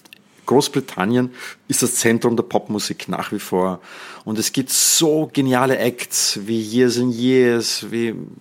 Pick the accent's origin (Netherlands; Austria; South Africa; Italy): Netherlands; German is a second language; Und das sage ich als Niederländer